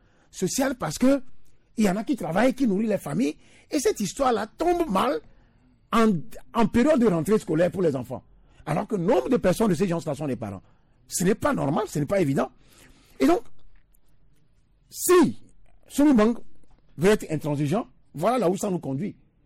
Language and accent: French; Togo; chez nous au Togo